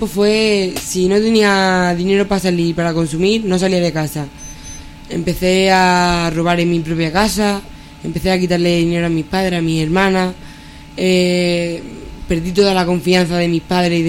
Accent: Don Benito, Extremadura, Spain; Tengo 23 años y vengo de Don Benito, Badajoz.

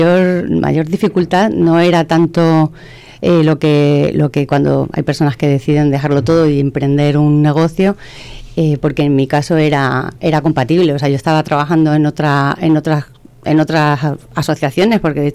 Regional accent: Valdencín, Extremadura, Spain; Pues estando aquí en Torrejoncillo, casi todo el mundo sabe lo que significa ser gentinoso o gentinosa. Nosotras que somos de Valdencín

